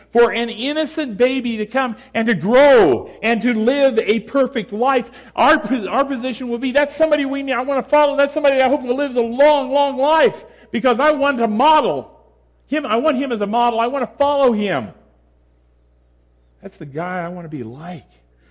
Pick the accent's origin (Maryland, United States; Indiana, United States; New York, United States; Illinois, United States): Indiana, United States; when I was a kid growing up in Indiana and my mom collected S&H Green stamps.